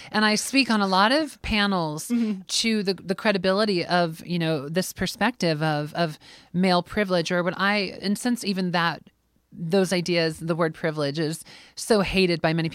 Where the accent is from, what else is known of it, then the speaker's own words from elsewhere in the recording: Columbus, Ohio, United States; also born or lived in New York / California; And I grew up in Columbus and went to New York and then to California and came back.